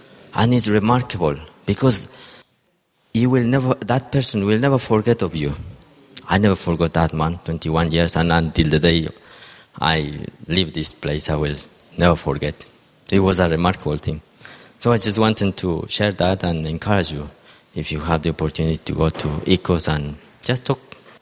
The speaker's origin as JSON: {"language": "English", "country": "Ecuador", "second_language": "English", "moved": "as an adult", "lives_now": "London, United Kingdom", "said": "At that time, I was only 2 weeks since I came from Ecuador, and I was staying with my brother-in-law"}